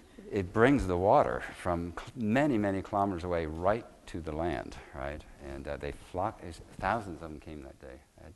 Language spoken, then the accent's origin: English; New York, United States; I'm from New York, so I'd like that.